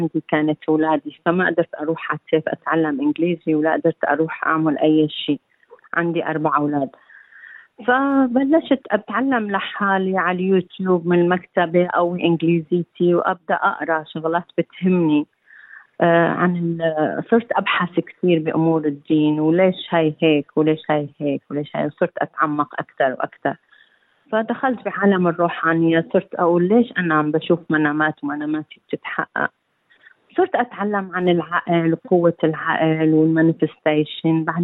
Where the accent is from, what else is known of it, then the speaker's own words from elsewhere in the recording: Aleppo, Aleppo Governorate, Syria; now in Australia; فقررت أرجع لسوريا. أنا من حلب، فرجعت بعد 13 سنة قررت لا بدي أستراليا